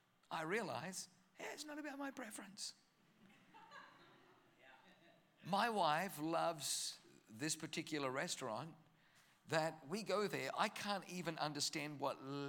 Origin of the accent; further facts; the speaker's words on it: Australia; accent: Australian; also born or lived in Germany; now in United States; But I was born in Germany, so I have a German name, but I don't have a German accent. I grew up in Australia.